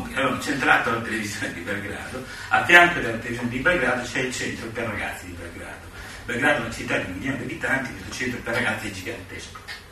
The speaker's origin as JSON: {"language": "Italian", "town": "Modena", "region": "Emilia-Romagna", "country": "Italy", "said": "io sono di Modena"}